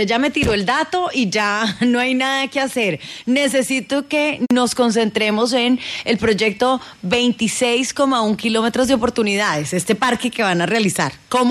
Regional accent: Cali, Valle del Cauca, Colombia; a nosotros como caleños

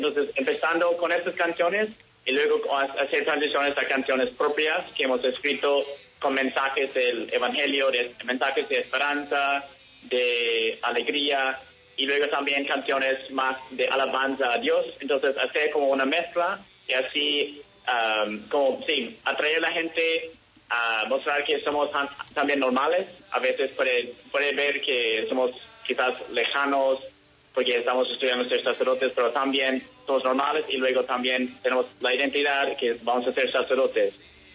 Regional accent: Texas, United States; soy de Texas, de los Estados Unidos.

